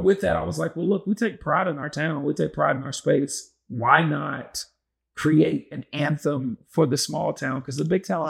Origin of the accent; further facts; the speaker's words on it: Chicago, Illinois, United States; I'm from Chicago, I'm a big city kid.